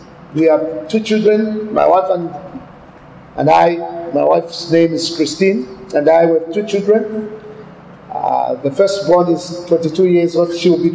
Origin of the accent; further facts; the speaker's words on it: Copperbelt, Zambia; now in Malawi; I was born and raised up in Zambia. I work in Malawi. I was born of Malawian parents that went and started to work in Zambia on the copper belt mines.